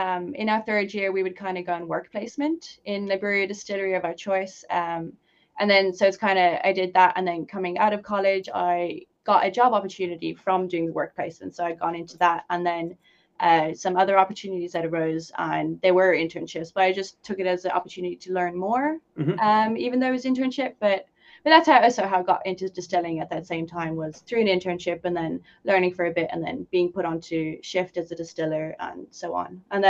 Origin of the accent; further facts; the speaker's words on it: South Africa; now in Dublin, Ireland; I'm South African. I've been in Ireland for about 9 years now, but living down in Wexford and then went to college up in Carlow and now Dublin.